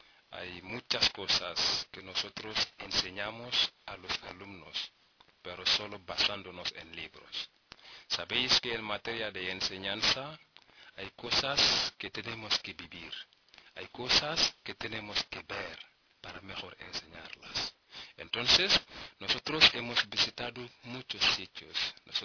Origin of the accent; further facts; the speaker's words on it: Senegal; Spanish is a second language; Entonces, una vez en Senegal, tendremos que mejorar nuestra enseñanza.